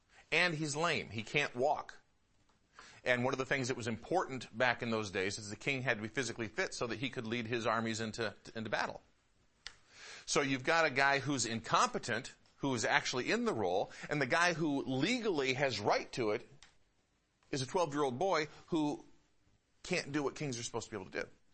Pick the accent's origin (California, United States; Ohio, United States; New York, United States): New York, United States; born there; I was born in New York, but that doesn't mean that I'm descended from the Duke of York.